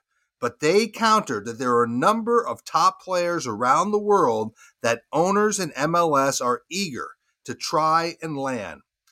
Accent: Charlotte, North Carolina, United States; Last week, they were in my hometown of Charlotte.

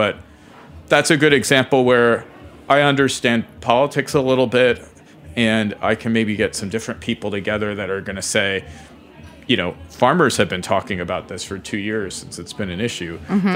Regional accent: Ohio, United States; And I grew up in Ohio and I try to treat everybody the same.

